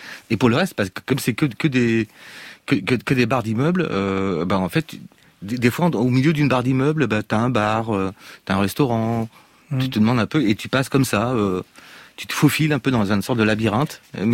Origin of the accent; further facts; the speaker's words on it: Brittany, France; étant un peu celte, parce que moi, je suis breton